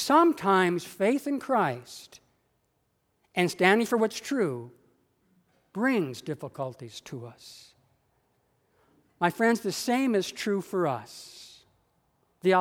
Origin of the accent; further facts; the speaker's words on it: United States; especially in America, my home country, they were celebrating the legacy of the Reverend Dr. Martin Luther King